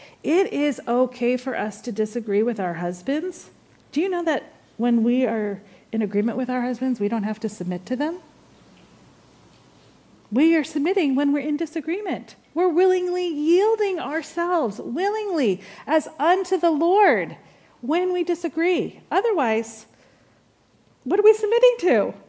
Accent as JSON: {"language": "English", "region": "New England", "country": "United States", "tie": "born or raised there", "said": "I grew up in New England. I know snow can be dangerous."}